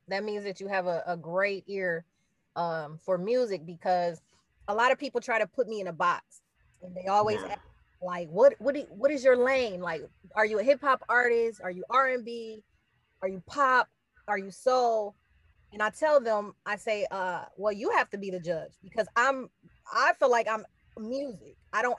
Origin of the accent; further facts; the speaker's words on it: Detroit, Michigan, United States; Okay, well, first off, I'm originally from Detroit, Michigan.